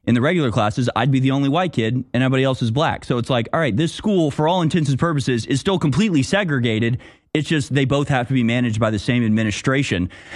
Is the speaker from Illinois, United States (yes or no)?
no; Houston, Texas, United States; Again, I grew up in Houston, so just like the most diverse city, you know, in the country.